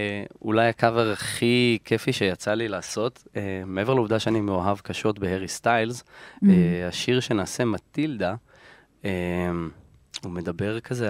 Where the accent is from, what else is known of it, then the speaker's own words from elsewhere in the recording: Ashkelon, Southern District, Israel; ואני בכלל גדלתי באשקלון ליד הים